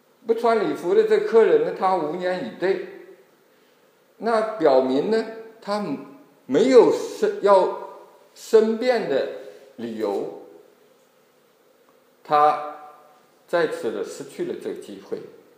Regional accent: Yiwu, Zhejiang, China; 我小的时候，我在义乌出生啊，我老家义乌，我们那个时候宴席呢，也就是晚上摆的啊

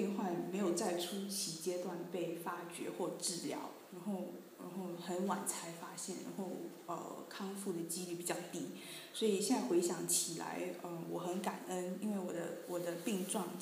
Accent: Singapore; moved away as an adult; now in Basel, Switzerland; 就我来自新加坡，然后我是2011年的时候来瑞士深造，然后我现在在巴塞尔大学生物中心做研究工作，然后我是希望明年的春天可以毕业回国。

